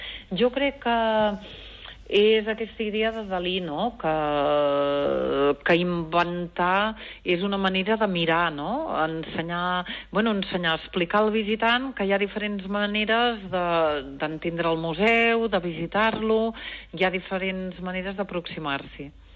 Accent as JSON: {"language": "Catalan", "region": "Catalonia", "country": "Spain", "said": "Nosaltres que som de l'Empordà ho podem entendre molt bé."}